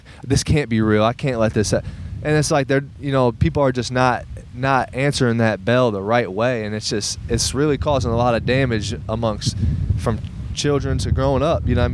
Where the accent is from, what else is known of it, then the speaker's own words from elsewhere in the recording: Fremont, Nebraska, United States; Yeah. No, I'm from Fremont.